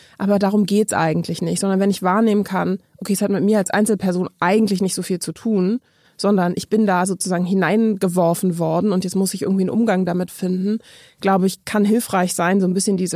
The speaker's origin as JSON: {"language": "German", "region": "Berlin", "country": "Germany", "tie": "born or raised there", "said": "Ich gehöre zu den wenigen Menschen, die in Berlin aufgewachsen sind."}